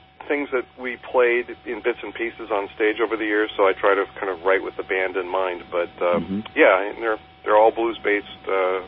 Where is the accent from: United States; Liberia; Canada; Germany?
United States; Chicago, Illinois; Yeah, I grew up in the Chicago area where blues was prevalent